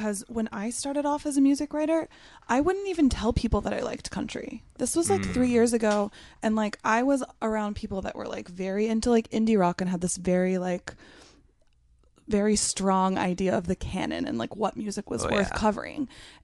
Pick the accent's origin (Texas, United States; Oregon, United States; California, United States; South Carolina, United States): Oregon, United States; McMinnville; I grew up in a small town in Oregon called McMinnville.